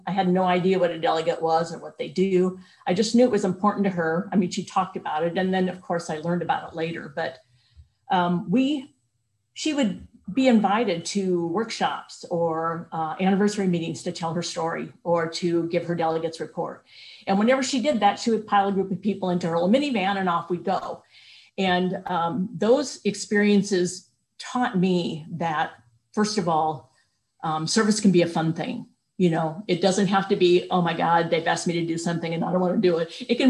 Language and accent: English; Nebraska, United States; I am from Nebraska